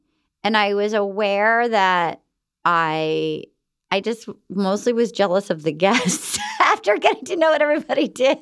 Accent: Rhode Island, United States; I always loved New York City. My family had, like, I grew up in Rhode Island, but my family was from New York.

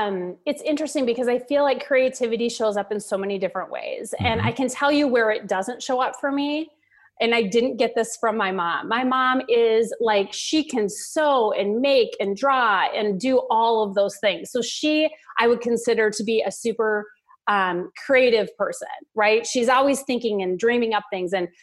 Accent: Minnesota, United States; moved away as an adult; now in California, United States; So I grew up in Minnesota and now I live in California. So I went from freezing cold to super hot, which I love because I'm in the desert in California

